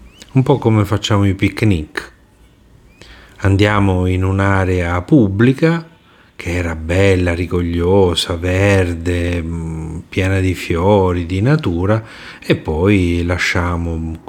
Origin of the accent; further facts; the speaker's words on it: Apulia, Italy; e io sono pugliese, quindi la conosco